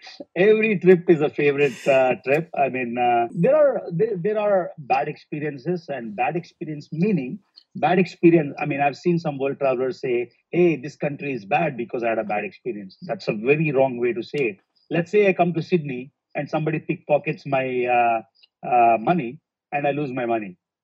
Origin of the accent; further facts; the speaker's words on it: India; English is a second language; being Indian. Ever since we grew up, everything is Pakistan, Pakistan, Pakistan.